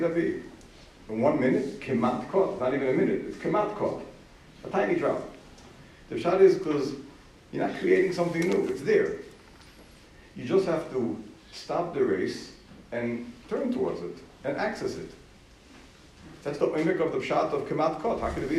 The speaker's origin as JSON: {"language": "English", "town": "Bhopal", "region": "Madhya Pradesh", "country": "India", "said": "I'm from Bhopal."}